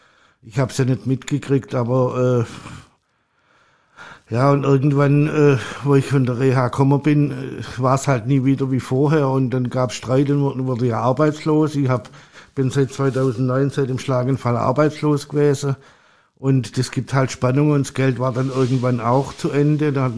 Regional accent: Stuttgart, Baden-Württemberg, Germany; Also ich komme aus dem Raum Stuttgart

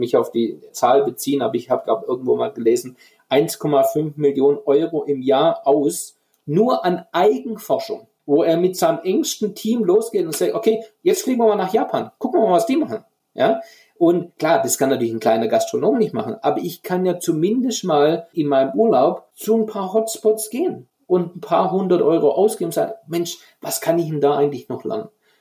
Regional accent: Baden-Württemberg, Germany; aus meiner Heimat, aus dem Schwäbischen

